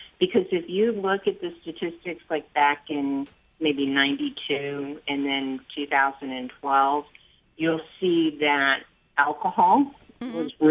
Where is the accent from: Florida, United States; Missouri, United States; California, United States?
Florida, United States; I'm from Florida.